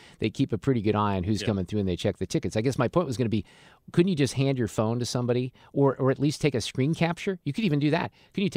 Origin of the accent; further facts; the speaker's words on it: Chicago, Illinois, United States; moved away; when I grew up in Chicago before I moved here, that's what they were called at Wrigley Field.